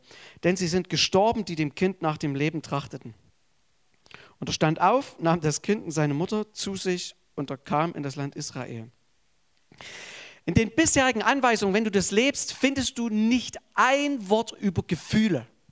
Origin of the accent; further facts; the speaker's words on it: Sosa, Saxony, Germany; Ich komme aus Sosa, Erzgebirge. Wir sind über die Grenzen unseres Ortes darüber hinaus bekannt, dass wir sind zamnammerisch. Also das ist bloß so eine fromme Ummantelung von geizig. Und ich komme aus dieser Tradition heraus